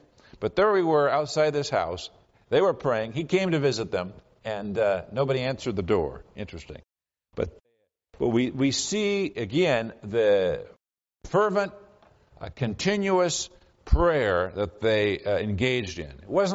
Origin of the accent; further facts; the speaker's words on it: Orinda, California, United States; I grew up in Orinda, not terribly far from here, and spent most of my life, and I hadn't even been to this church until 14 years ago.